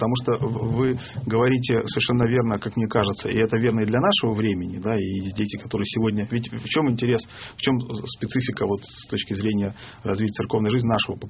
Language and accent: Russian; Northern Kazakhstan, Kazakhstan; я вырос в Северном Казахстане. Это все-таки немножко... Ну, это совсем не Москва. И это немножко другая... Это немножко другая жизнь, тоже в Советском Союзе, но вот она не совсем такая, как, допустим, в Москве или там даже в Центральной России.